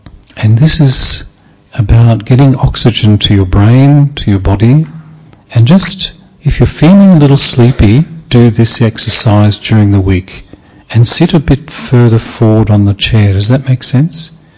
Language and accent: English; Melbourne, Victoria, Australia; from Australia, Melbourne.